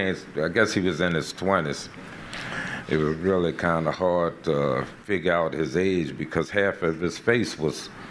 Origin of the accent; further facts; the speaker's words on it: Gretna, Louisiana, United States; I was raised in Gretna, in a part of Gretna that was called McDonaldville, and my family owned property there.